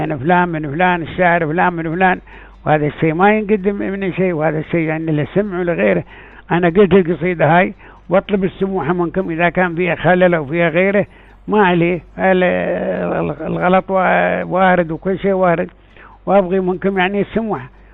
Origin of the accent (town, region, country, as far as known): United Arab Emirates